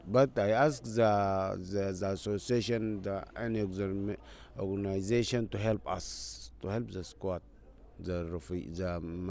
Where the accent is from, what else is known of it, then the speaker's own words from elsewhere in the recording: South Kordofan, Sudan; now in Calais, France; I'm from Sudan, not North Sudan, but Central Sudan, Nuba Mountains. I'm about 41 years.